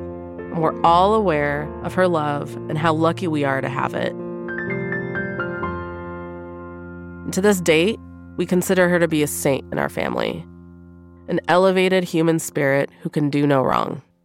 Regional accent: Iran; now in United States; I'm Iranian, but I'm also American.

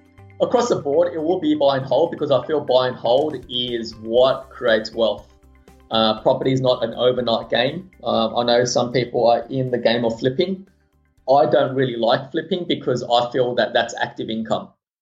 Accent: Eastwood, New South Wales, Australia; when I came to Australia, I grew up in Eastwood, and those of your listeners from Sydney would know that Eastwood at the moment is a very Asian, Korean, Chinese community.

